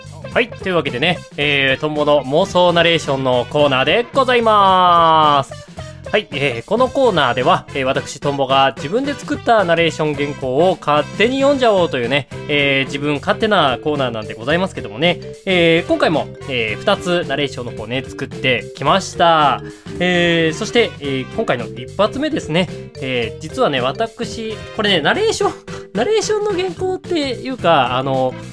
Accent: Hokkaido, Japan; 私がね、あの北海道出身なんですけど

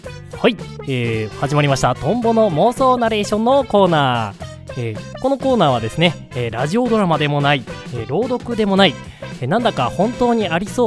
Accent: Hokkaido, Japan; 私北海道出身

